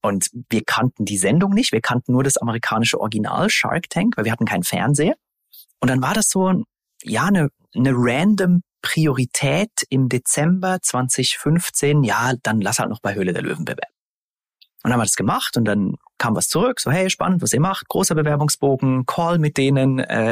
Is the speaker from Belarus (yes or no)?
no; Switzerland; Ich bin immer wieder zurück in die Schweiz, in meine Heimat gefahren